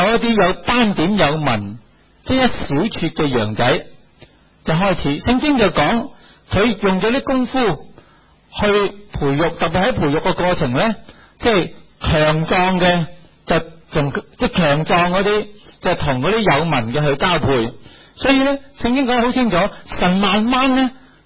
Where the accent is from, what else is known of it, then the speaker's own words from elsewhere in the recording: China; 我们中国人平时讲成家呢，即是结婚